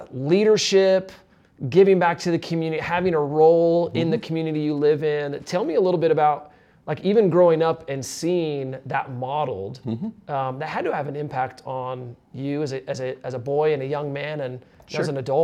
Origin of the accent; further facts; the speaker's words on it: Midwest, United States; I grew up in the Midwest, and so I've done the trip back to see family through Nebraska